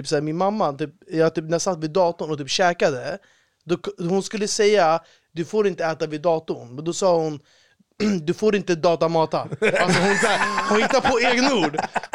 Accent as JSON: {"language": "Swedish", "country": "Sweden", "tie": "born or raised there", "said": "Men jag är också född i Sverige, uppvuxen på en ganska svensk ort. Liksom. Så jag har alltid känt mig väldigt, väldigt svensk."}